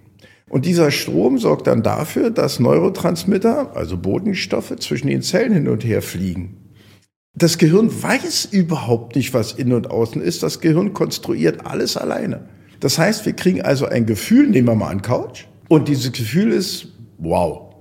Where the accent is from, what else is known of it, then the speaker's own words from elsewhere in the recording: Berlin, Germany; Ich komme aus Berlin, mir ist das sowieso egal.